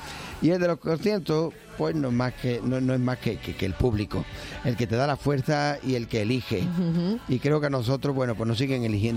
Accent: Los Palacios, Andalusia, Spain; en mi tierra, en Los Palacios, es muy famoso el tomate.

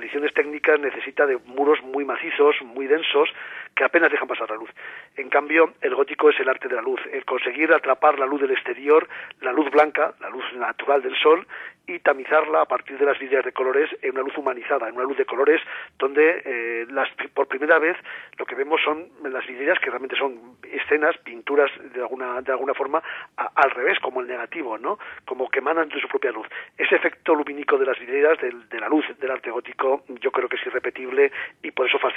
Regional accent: Aragon, Spain; Yo soy aragonés, pero mi padre es originario de la provincia de Zamora.

